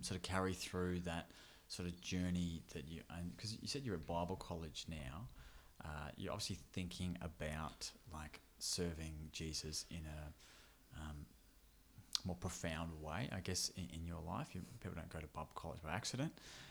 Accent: Melbourne, Victoria, Australia; I'm from Melbourne.

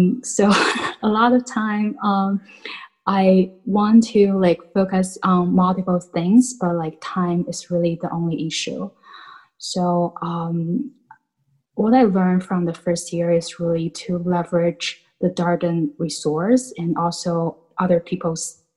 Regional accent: China; I was born and raised in China.

